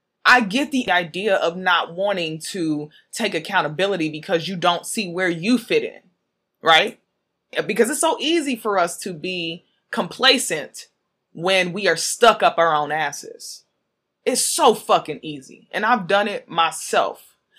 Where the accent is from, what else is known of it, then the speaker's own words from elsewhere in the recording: St. Louis, Missouri, United States; I'm from St. Louis, Missouri.